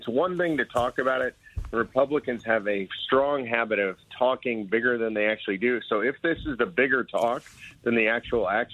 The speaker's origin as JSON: {"language": "English", "region": "Texas", "country": "United States", "said": "I'm a Texan"}